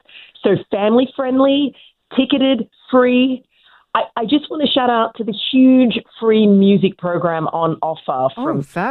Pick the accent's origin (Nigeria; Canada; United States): Canada; we should be proud as a Canadian to really have this festival that can shine a light on the artists of this country